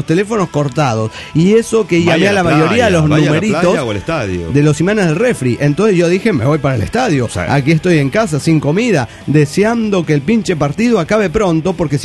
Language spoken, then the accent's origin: Spanish; Michoacán, Mexico; Soy la michoacana de Michoacán.